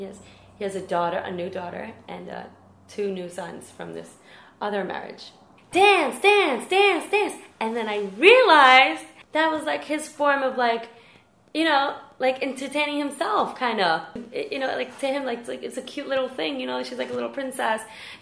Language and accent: English; Bronx, New York, United States; So I remember growing up in the Bronx, and I was always the rebellious child.